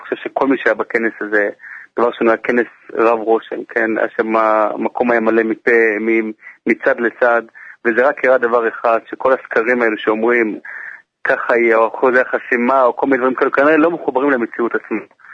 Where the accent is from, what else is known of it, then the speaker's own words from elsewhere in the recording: Jerusalem, Jerusalem District, Israel; אני כילד, כנער, גדלתי שם, התפלתי שם עשרות שנים במקום הזה.